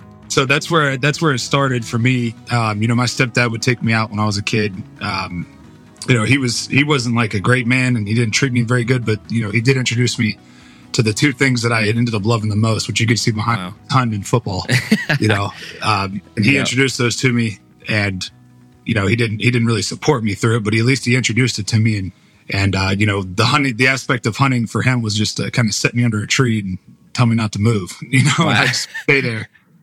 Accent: Ohio, United States; Yeah, so I grew up in Northeast Ohio, right there where West Virginia, Pennsylvania, and Ohio all meet.

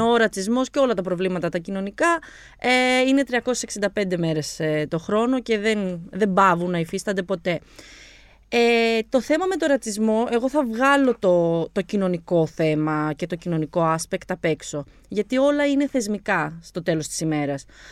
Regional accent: Albania; Είμαι από την Αλβανία, αν δεν το καταλάβατε.

